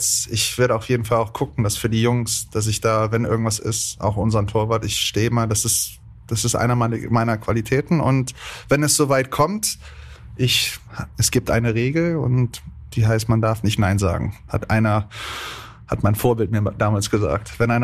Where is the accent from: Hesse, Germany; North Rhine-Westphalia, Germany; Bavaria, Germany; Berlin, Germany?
Hesse, Germany; Frankfurt; ich bin Frankfurter